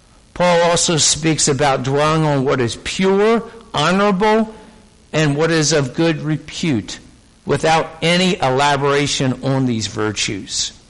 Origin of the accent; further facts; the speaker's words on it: Philadelphia, Pennsylvania, United States; I knew, growing up in Philadelphia, if you're going to testify against Nikki Scarfo, you're in trouble.